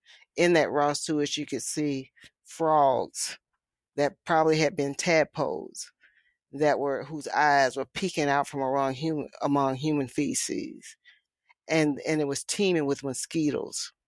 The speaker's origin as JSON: {"language": "English", "region": "Alabama", "country": "United States", "tie": "born or raised there", "also_born_or_lived": "Oklahoma", "said": "And when I was living in Oklahoma and I could see, armadillos, something that I didn't see growing up in Alabama."}